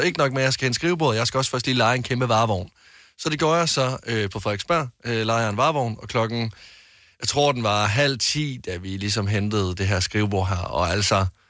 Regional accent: Greece; jeg som græker

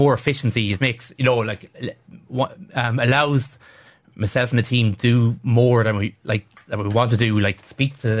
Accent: Longford, County Longford, Ireland; I'm from Longford up the road, so it wasn't too

